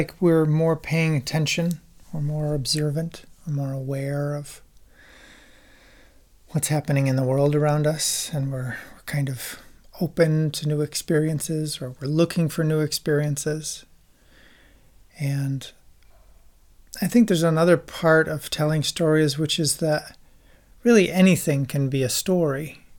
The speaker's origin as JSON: {"language": "English", "country": "United States", "lives_now": "Berlin, Germany", "said": "I'm from the United States. I live in Berlin, and I make music and sound."}